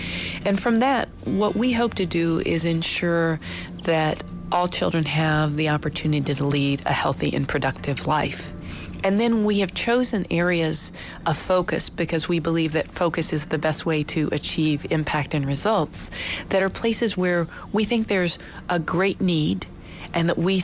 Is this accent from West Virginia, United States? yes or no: yes; West Virginia, United States; It is an incredible thing to be from our state and to be proud of it. I spout my 8th grade West Virginia history on a regular basis because I am so proud of being from a place